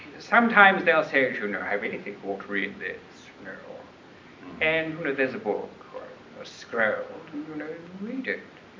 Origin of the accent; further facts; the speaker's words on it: Santa Barbara, California, United States; born there; because I was born in Santa Barbara, you know.